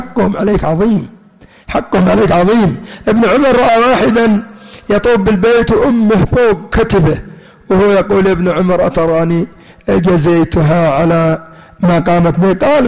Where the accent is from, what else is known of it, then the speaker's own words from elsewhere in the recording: Yemen; وعندنا في اليمن يبيعونها ب500 ريال يمني.